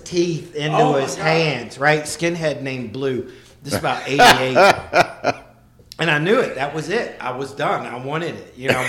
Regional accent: West Virginia, United States; For me, I'll share with you guys, like, I grew up here in West Virginia, right?

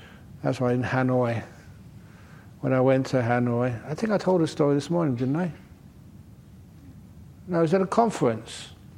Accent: Australia; And I said, I am from Australia.

